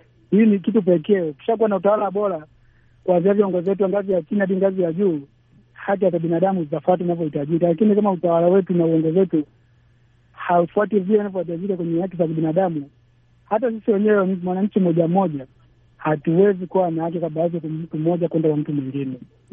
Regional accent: Lindi, Tanzania; natoka hapa mkoani Lindi, Tanzania.

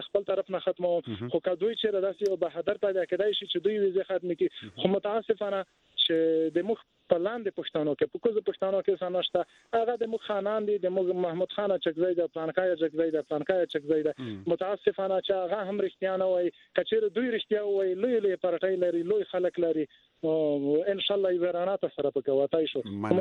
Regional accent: Paktika, Afghanistan; زه د پکتیکا یم په پکتیکا کې موږ دواله لرو

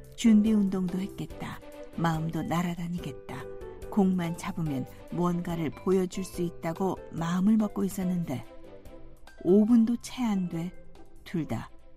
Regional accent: North Korea; 나 북한에서 온 탈북자라고 인사를 했습니다.

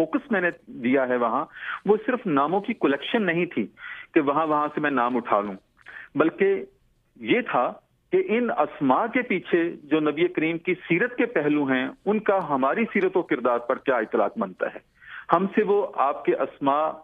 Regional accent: Sahiwal, Punjab, Pakistan; میں بنیادی طور پر ساہیوال سے تعلق رکھتا ہوں. 14 ستمبر 1961 کو میری ساہیوال شہر میں میری پیدائش ہوئی, پاکستان کا ایک شہر ہے وہاں.

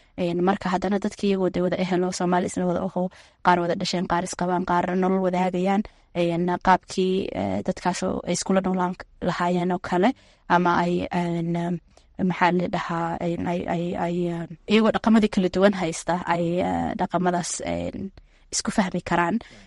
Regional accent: Minnesota, United States; waxaan ka imaaday gobolka Minnesota

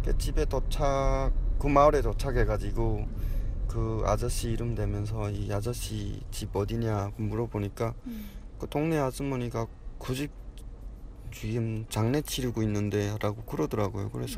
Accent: North Korea

